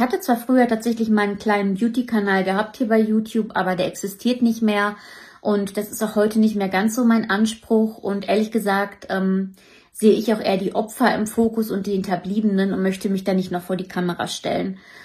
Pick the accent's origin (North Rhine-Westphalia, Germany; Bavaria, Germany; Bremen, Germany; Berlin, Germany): North Rhine-Westphalia, Germany; ich komme aus dem Raum Kreis Herford, Kreis Minden-Lübbecke.